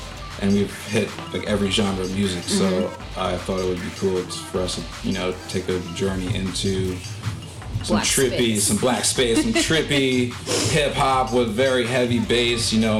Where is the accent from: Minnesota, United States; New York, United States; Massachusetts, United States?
New York, United States; I'm originally from New York. Lived all over New York, upstate, the city.